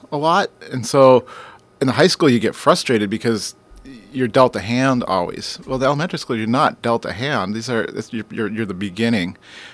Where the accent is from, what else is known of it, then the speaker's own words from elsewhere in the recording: Minnesota, United States; I grew up in Minnesota. Started down a path towards engineering at one point